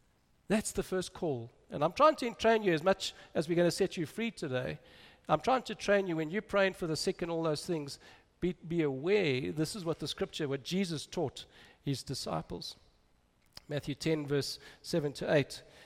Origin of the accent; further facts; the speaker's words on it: South Africa; I remember the early days growing up in South Africa